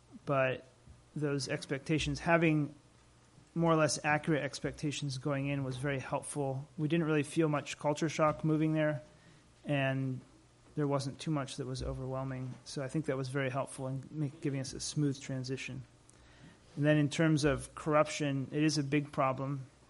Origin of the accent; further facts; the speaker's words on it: Niger; also born or lived in Chad; growing up in Niger, that was certainly very helpful for us